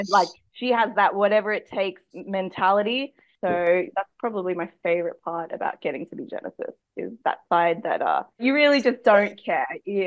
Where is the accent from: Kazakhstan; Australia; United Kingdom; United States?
Australia; You know, I'm from Australia, but I do have Chinese roots.